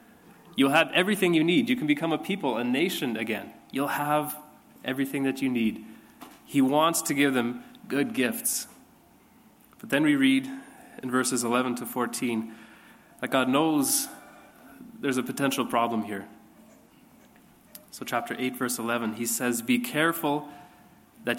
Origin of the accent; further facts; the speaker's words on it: La Crete, Alberta, Canada; growing up in Lacrete, in kind of our Western Mennonite Christian world kind of worldview